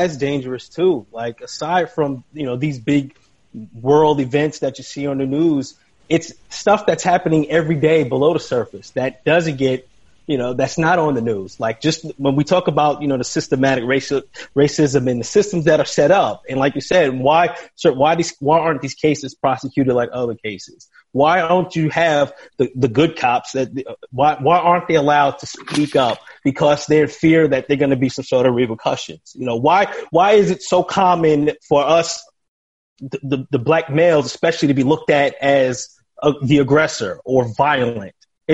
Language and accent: English; New York, United States; I used to watch the news a lot when I was a kid, and growing up in New York